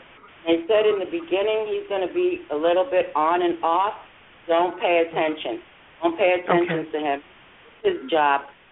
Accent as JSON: {"language": "English", "region": "New York", "country": "United States", "accent": "New York", "said": "I'm a New Yorker. I move."}